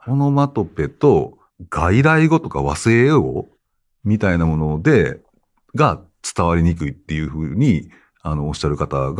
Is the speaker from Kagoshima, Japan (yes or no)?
no; Osaka, Japan; accent: Kansai; やっぱり僕は関西イントネーションじゃないですか。どう考えても。大阪人なんで